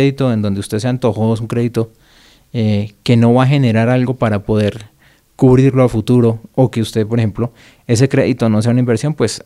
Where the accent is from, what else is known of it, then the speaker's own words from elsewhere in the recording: Colombia; nosotros como los colombianos tenemos un pésimo manejo de nuestros ingresos, de nuestras deudas.